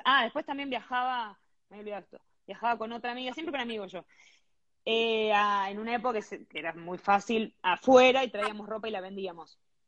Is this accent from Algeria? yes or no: no; Ramos Mejía, Buenos Aires Province, Argentina; en la galería yo soy de Ramos, en la galería de Ramos